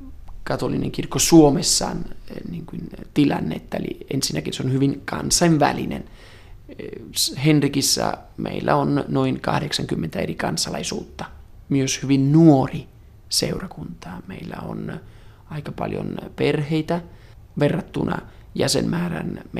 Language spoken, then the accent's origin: Finnish; northern Italy, Italy; Finnish is a second language; menin takaisin minun kotikaupunkini Pohjois-Italiaan ja siellä työskentelin